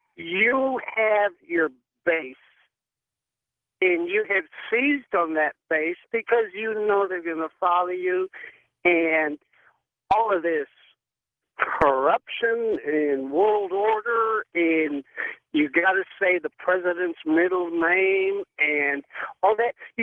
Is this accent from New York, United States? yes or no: no; San Antonio, Texas, United States; I'm from San Antonio, so I like hearing you because you sound like me.